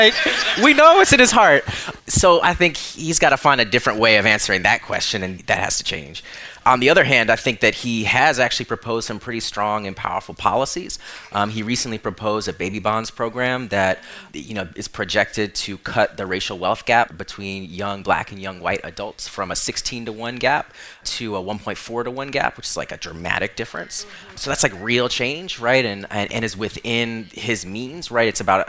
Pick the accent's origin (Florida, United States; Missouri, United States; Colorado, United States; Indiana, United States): Florida, United States; Orlando; now in New York, United States; I grew up in Orlando, Florida, and now I live in New York